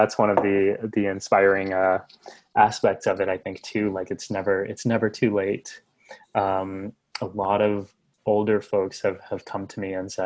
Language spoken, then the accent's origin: English; Texas, United States; growing up in South Texas, where there really weren't any people who looked like me there, right? Like as a turban wearing, brown skinned, beard having kid, and I, you know, my brothers and me were the only ones in the entire region.